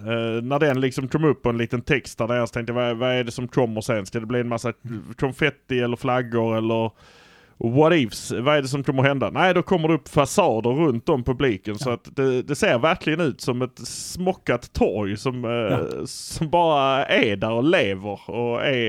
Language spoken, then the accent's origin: Swedish; Malmö, Skåne, Sweden; Och det gör vi för att vi är från Malmö.